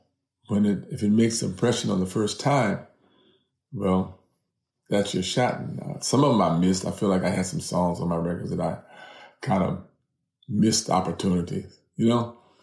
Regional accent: California, United States; Like visiting Oklahoma after a tornado was like, I'm from California. I've seen earthquakes.

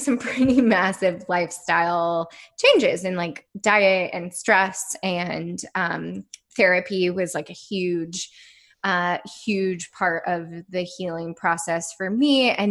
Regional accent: Midwest, United States; I grew up in the Midwest, and like, there was not a lot of literacy about like understanding that your body knew what it needed.

